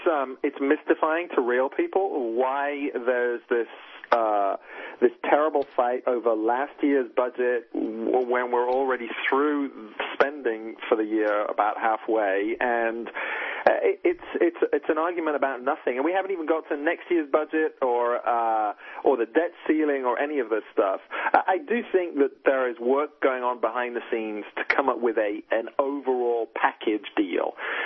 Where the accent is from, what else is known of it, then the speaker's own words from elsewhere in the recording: Texas, United States; as you can tell from my accent, having grown up in Texas all these years, I am astonished at that man's hypocrisy.